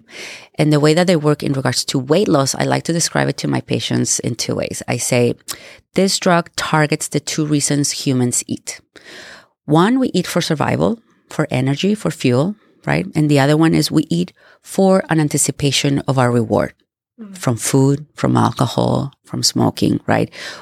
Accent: Mexico; moved away as an adult; now in United States; I was born and raised in Mexico and I went to medical school there. When I finished my school, I came to the United States to do my USMLE boards.

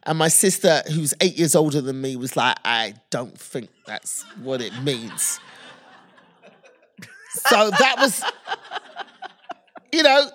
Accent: United Kingdom; because I'm British.

